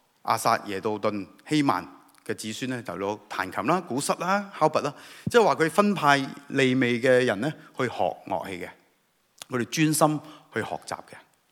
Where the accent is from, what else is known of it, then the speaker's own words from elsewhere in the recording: China; 这个我估系同我哋中国人乖乖地坐，即系嗰种文化咧。